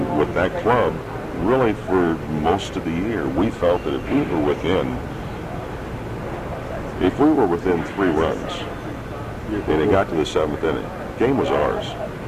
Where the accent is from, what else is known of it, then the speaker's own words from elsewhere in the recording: Los Angeles, California, United States; I grew up in Los Angeles, and I was going to be back home, and my family lives in that area.